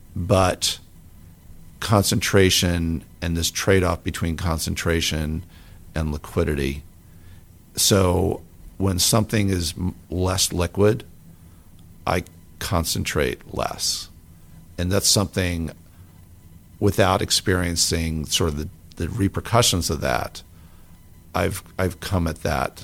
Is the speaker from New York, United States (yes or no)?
yes; New York, United States; As a fan, since I grew up in the New York area and I'm a struggling Mets, Jets, Knicks fan